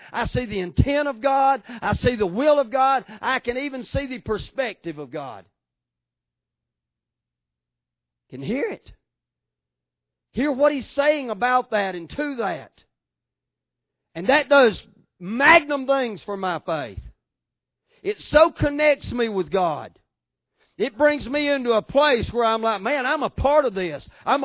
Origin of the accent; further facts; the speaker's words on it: the South, United States; They'd be like, where are you from? You're from the South, aren't you? I'm like, yeah, we may be ignorant hillbillies, but we have some manners about us.